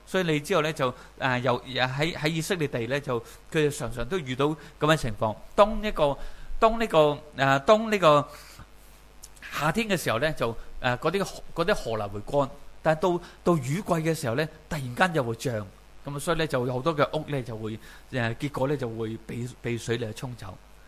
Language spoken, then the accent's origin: Cantonese; Hong Kong; 即系我哋香港人咧就拣地，拣咩地咧？你要住边啊？